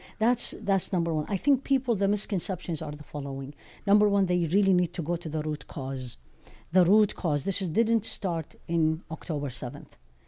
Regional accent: Iraq; I grew up in Iraq.

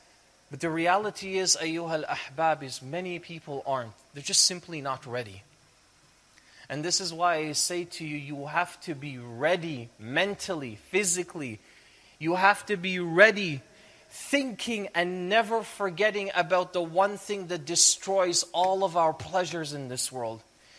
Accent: Toronto, Ontario, Canada; I know what it feels like. I'm from Toronto. I'm from Canada. So I live the same culture and the same lifestyle that you do.

